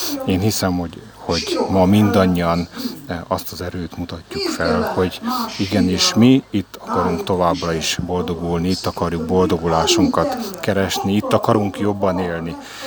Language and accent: Hungarian; Oradea, Bihor, Romania; Én magam, ugye Bihar megyei származás vagyok, Nagyváradról jöttem